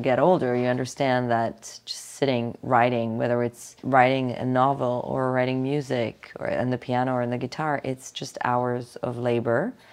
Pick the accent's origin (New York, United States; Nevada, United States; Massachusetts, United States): New York, United States; I thought about the situation of being a New Yorker and being an artist.